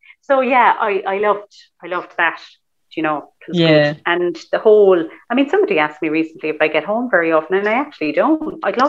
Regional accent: Cork, Munster, Ireland; I'm from Cork City

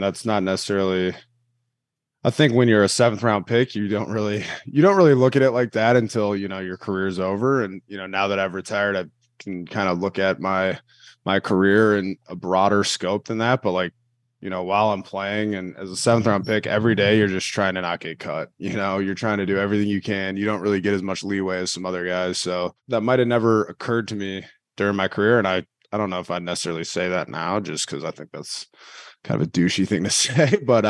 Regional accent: Minnesota, United States; moved away as an adult; because I grew up in Minnesota. I went to Wisconsin. And then, you know, moved to South Philly.

